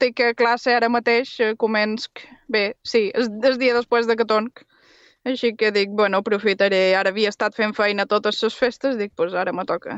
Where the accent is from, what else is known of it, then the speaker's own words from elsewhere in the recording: Formentera, Balearic Islands, Spain; No, si els dic, ai, d'on ets, Formentera, eh? Però llavors els dic, està a prop d'Eivissa